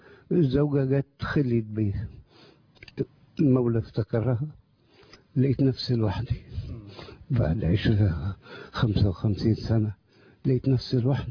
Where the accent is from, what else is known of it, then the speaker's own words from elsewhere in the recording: Suez, Suez Governorate, Egypt; قلت لا أرجع بلدي أصلا من السويس أرجع بلدي.